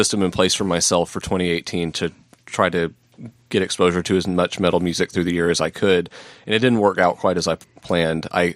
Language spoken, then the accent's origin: English; Dallas, Texas, United States; That one was kind of cool for me because it's like he's from the Fort Worth area, which is, you know, I grew up in Dallas.